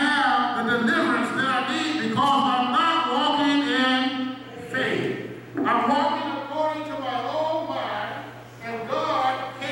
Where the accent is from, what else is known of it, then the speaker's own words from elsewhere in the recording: Georgia, United States; I'm from Georgia. Georgia is the peace state.